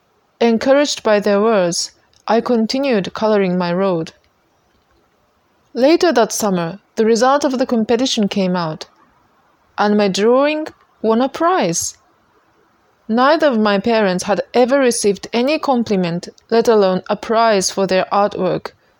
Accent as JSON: {"language": "English", "country": "Japan", "tie": "born or raised there", "second_language": "English", "said": "This weekend, from August 7th, in my hometown back in Japan, the annual summer festival is happening."}